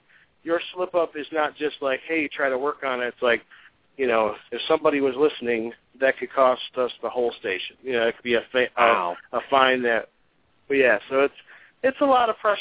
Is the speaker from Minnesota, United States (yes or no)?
no; New York, United States; I'm from New York State, so it's if we were in Corning or if we were in Buffalo, people are really sarcastic there.